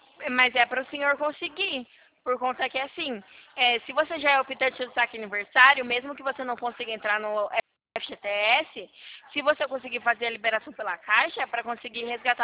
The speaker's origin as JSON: {"language": "Portuguese", "town": "Valinhos", "region": "São Paulo", "country": "Brazil", "said": "Então, a gente é de Valinhos, interior de São Paulo."}